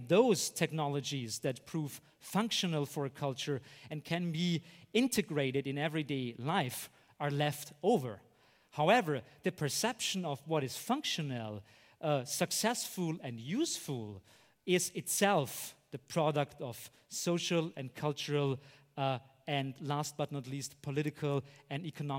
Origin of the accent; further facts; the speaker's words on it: Austria; I'm from Austria.